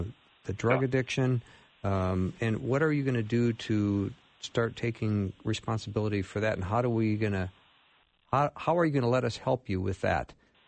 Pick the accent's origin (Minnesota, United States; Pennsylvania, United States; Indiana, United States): Minnesota, United States; Minneapolis; And there's also a little homeless encampment that's gone up in my hometown of Minneapolis.